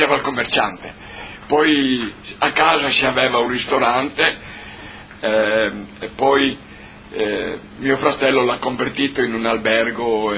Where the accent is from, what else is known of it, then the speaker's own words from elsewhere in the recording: Savogna, Friuli-Venezia Giulia, Italy; born there; sono nato a Savogna, vicino Cividale, nel 1935.